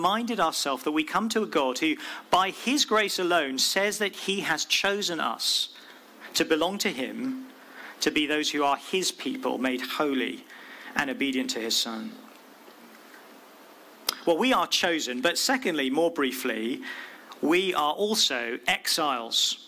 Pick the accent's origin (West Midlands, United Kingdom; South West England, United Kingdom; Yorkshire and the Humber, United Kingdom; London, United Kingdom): London, United Kingdom; I grew up in Southeast London